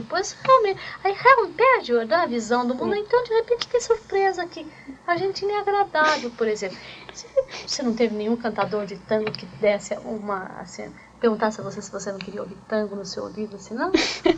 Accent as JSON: {"language": "Portuguese", "region": "Minas Gerais", "country": "Brazil", "said": "E eu, como mineira aqui, tenho que reagir"}